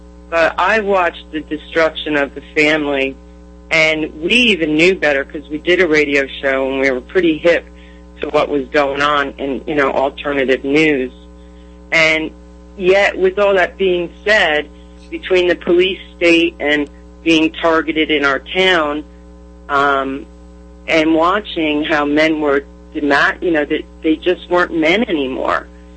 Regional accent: New Jersey, United States; now in Texas, United States; I moved to Texas. But I came from Jersey.

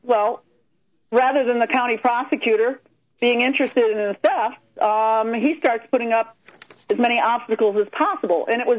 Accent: Ohio, United States; It's just me trying to be a good citizen in my hometown and not recognizing that what I've really run up against is a culture in the Northern District of Ohio.

